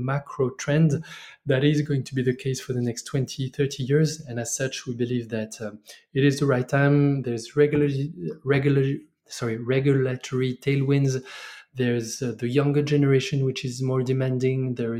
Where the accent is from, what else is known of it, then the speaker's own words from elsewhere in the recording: France; also born or lived in Mexico / China; As I said, I'm originally from France. I studied business in France, but did quite a bit of work in emerging countries.